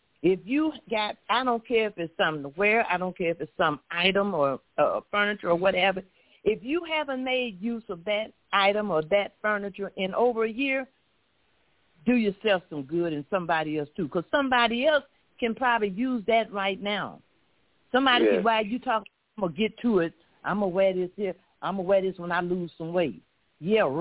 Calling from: Flint, Michigan, United States; I am the preacher … calling from Flint, Michigan.

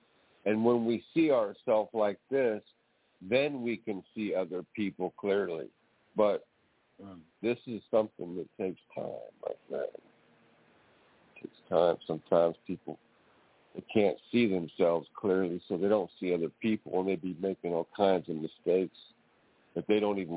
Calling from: California, United States; I'm calling from California.

